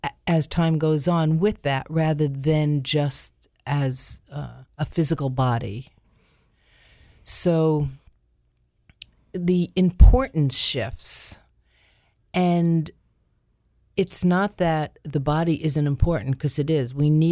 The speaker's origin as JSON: {"language": "English", "town": "South Fallsburg", "region": "New York", "country": "United States", "tie": "born or raised there", "also_born_or_lived": "India", "said": "my own guru, who actually wound up coming to my hometown of South Fallsburg in New York, not far from Monroe."}